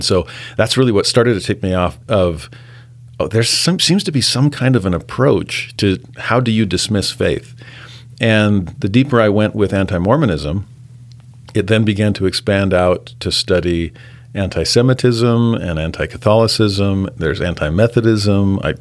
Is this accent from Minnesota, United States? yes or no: no; California, United States; I grew up in Southern California, like you said, and had friends of all kinds of different faiths.